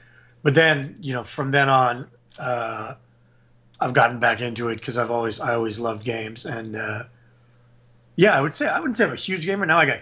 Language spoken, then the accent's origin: English; Montreal, Quebec, Canada; Montreal, where I grew up in Montreal, has a big baseball history.